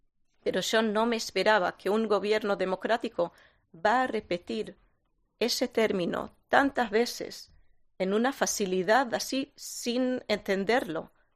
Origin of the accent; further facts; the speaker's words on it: Israel; Spanish is a second language; como yo, como israelí, como diplomática, como alguien que tiene miedo para el futuro de mi estado y mi pueblo, yo quiero que esta guerra se termine.